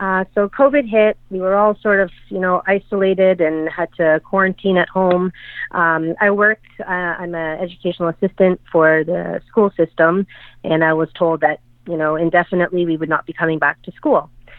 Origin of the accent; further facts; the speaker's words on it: Canada; Slovenia is, even though I'm Canadian, it's always felt like home to me.